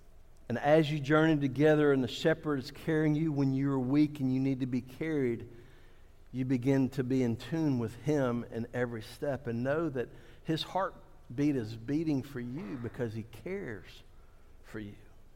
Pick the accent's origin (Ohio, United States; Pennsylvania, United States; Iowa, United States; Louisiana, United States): Louisiana, United States; New Orleans; I remember when I was growing up in New Orleans, and the mission was about 8 blocks from St. Charles Avenue, and it was Mardi Gras season.